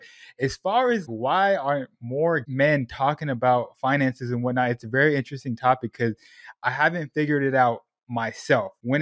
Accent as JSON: {"language": "English", "town": "Sacramento", "region": "California", "country": "United States", "tie": "born or raised there", "also_born_or_lived": "Portland, Oregon", "said": "I was born in Southern California, moved to Portland, Oregon, where there are even less Puerto Ricans out there. And then on my 13th birthday, I was in a U-Haul driving to Sacramento, California. And that's where I tell people that's where I grew up"}